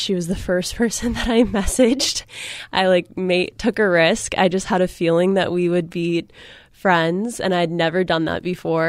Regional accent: Santa Cruz, California, United States; I grew up in Santa Cruz, so 2.5 hours north of here.

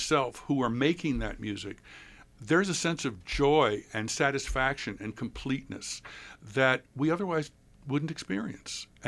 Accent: St. Louis, Missouri, United States; I'm from St. Louis with the St. Louis Philharmonic.

